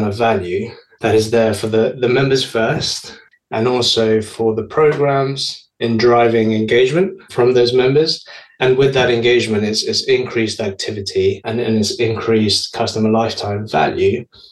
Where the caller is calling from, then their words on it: London, United Kingdom; I'm calling in from London, U.K.